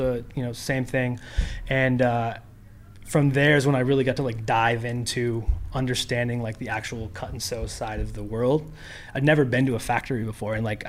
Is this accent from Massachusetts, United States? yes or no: no; Renton, Washington, United States; moved away as an adult; now in Los Angeles, United States; I'm originally from Seattle.